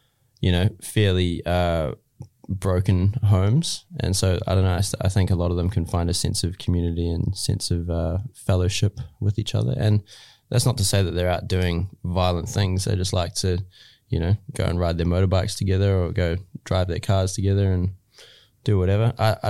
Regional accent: New Zealand; and I was like, "Oh, I'm from New Zealand."

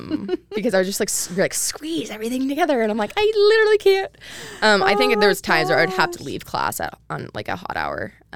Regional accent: Eugene, Oregon, United States; Eugene, Oregon. There's nothing to do there either, so it's, like... But, like, at least I knew some people there.

